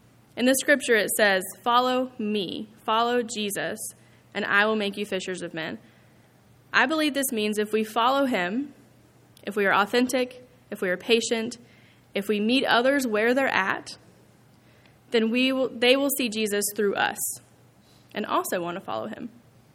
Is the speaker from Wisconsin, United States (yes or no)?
no; Atlanta, Georgia, United States; I'm from Atlanta, and I went to college 3 hours south in Tifton, Georgia, Abraham Baldwin Agricultural College, if you've ever heard of it, ABAC for short.